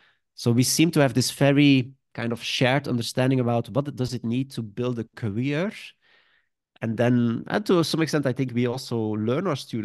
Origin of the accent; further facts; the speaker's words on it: Sint-Niklaas, Flanders, Belgium; English is a second language; I grew up in Sint-Niklaas, city of 50,000 people in Belgium. I come from a family with a lot of teachers.